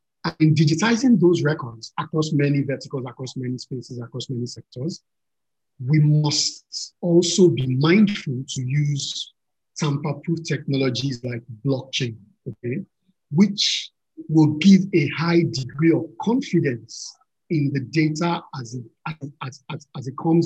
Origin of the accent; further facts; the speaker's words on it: Lagos, Nigeria; Well, yes, yes, I'm slightly sentimental about Lagos. Here, it's my home state. Yeah. I love Lagos.